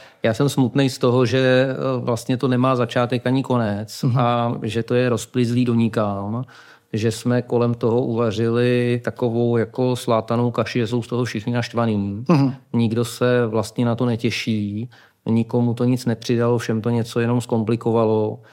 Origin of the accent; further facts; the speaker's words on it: Prague, Czechia; já jsem vyrůstal v Rodamku, což je vlastní to Chodov, vlastní to Černej most